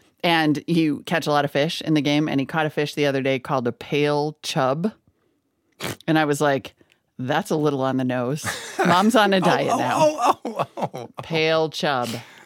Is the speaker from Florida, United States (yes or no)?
no; Montana, United States; also born or lived in North Dakota; I grew up in Montana and North Dakota, and I am a little snobby about, because like, Yellowstone was my backyard national park.